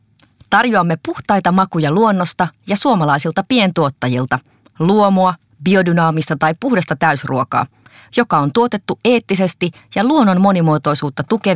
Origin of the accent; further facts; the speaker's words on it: Helsinki, Uusimaa, Finland; mä oon syntynyt 76, mä oon helsinkiläinen teatteri-ilmaisun ohjaaja.